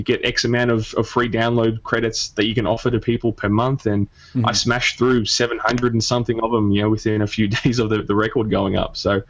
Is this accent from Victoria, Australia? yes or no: yes; Melbourne, Victoria, Australia; I'm Australian, born and bred. I've been my whole life here. So down in sunny old Melbourne, which is in Victoria, sort of the southeast corner of Australia.